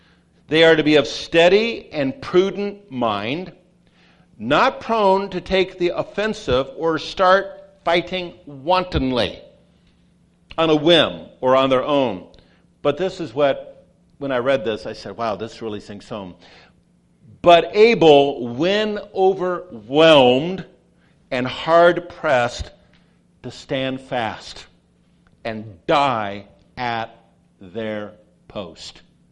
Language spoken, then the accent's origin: English; Pasadena, California, United States; Now, I'm from Pasadena.